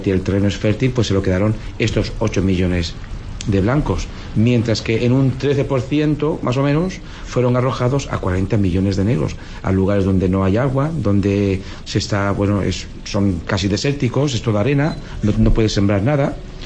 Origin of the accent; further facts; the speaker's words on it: South Africa; yo vengo de Sudáfrica, pues un país riquísimo en recursos materiales, tiene oro, tiene diamantes